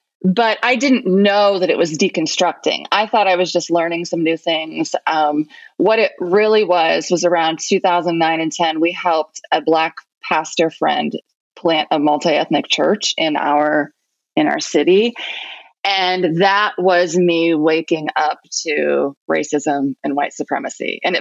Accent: Ohio, United States; So in this house in South Carolina, I'm from Ohio. We moved back to South Carolina to start over in a new place.

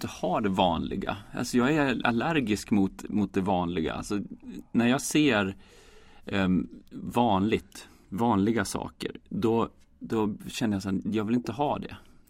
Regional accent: Matfors, Västernorrland County, Sweden; Att jag är uppvuxen i Matfors, och det är vanligare än så blir det liksom inte. Det är en bruksort, 3000 pers.

